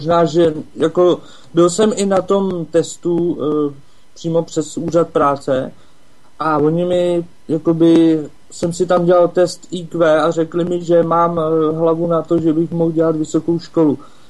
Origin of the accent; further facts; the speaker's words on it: Březová, Karlovy Vary Region, Czechia; Březová u Sokolova.